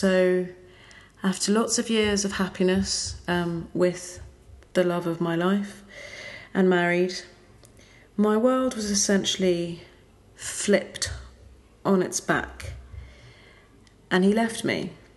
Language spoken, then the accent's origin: English; France; also born or lived in United States; So I spent most of my childhood and my youth in France, 3 years of which were in the US, but the majority of time in France